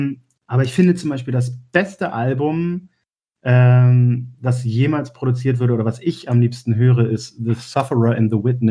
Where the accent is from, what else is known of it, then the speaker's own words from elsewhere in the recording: Oldenburg, Lower Saxony, Germany; In meiner Heimatstadt Oldenburg war ich mit einer Freundin unterwegs